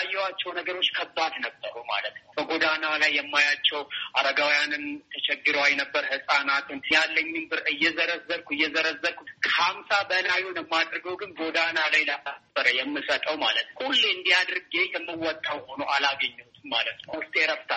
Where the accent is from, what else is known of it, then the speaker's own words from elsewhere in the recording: Ambo, Oromia, Ethiopia; moved away as an adult; also born or lived in Addis Ababa / Canada; አምቦ ተወልጄ ያደግኩኝ ለትምህርት አዲስ አበባ ገባሁኝ። ከዛ ሳልጨርስ ወጣ ወደ ሌላ ሀገር ወደ ካናዳ ገብቼም ተምሬን ኖሬ ነበረ።